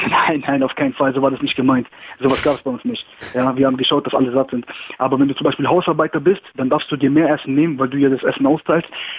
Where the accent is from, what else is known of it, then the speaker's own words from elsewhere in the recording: Greece; ich bin Grieche, ja.